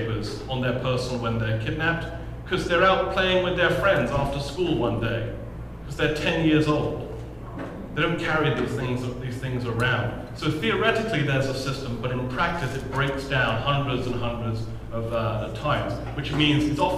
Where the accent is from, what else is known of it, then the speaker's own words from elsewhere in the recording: London, United Kingdom; born there; Oh, I was born in North London.